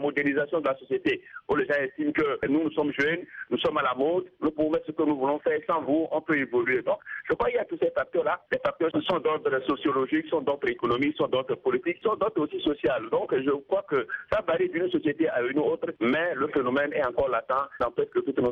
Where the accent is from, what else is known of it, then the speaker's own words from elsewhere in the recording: Togo; Chez nous, au Togo, il n'y a pas de structure valable